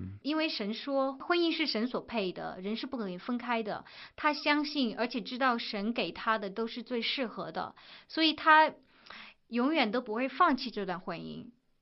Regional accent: China; now in United States; 我们刚从中国搬到美国来的时候

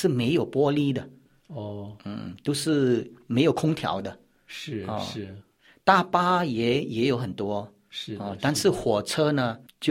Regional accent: Philippines; also born or lived in Hong Kong; 因为我在香港出生，但是10岁就移民到菲律宾，可以说是菲律宾的华人。

